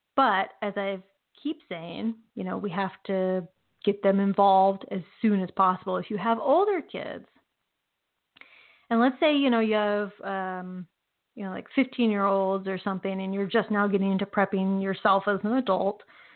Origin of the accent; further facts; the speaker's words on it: Oregon, United States; I grew up in Oregon, and we went to the Oregon coast